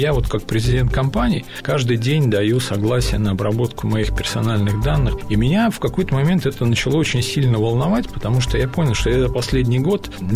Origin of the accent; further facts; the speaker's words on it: Saint Petersburg, Russia; Я рад, что в моем родном городе используются такие современные решения.